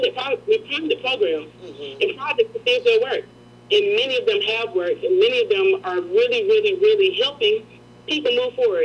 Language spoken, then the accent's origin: English; Nashville, Tennessee, United States; You know, Nashville, when you're born and raised in Nashville, and I've lived here, like I said, 3 generations, 44 years